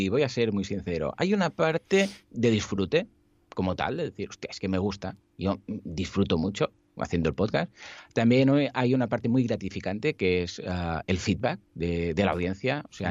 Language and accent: Spanish; Mataró, Catalonia, Spain; Yo soy de Mataró y aquí nos llaman los testarudos o los capgrossos, que es aquí en catalán